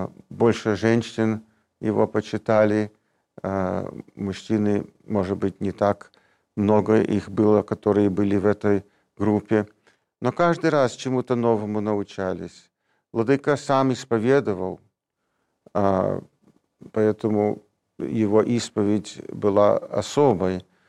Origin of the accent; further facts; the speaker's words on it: New York, United States; also born or lived in Salzburg; Приплыли мы на пароходе. Мне было 3 года. Я вырос в Нью-Йорке, в городе Нью-Йорк. Родители русские. Мы по-русски говорили. Бабушка тоже меня воспитала.